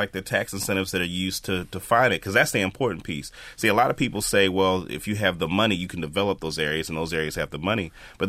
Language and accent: English; Maryland, United States; I grew up in Howard Park, and the neighborhood I grew up in, adjacent to the Forest Park golf course and just all this beautiful stuff around it.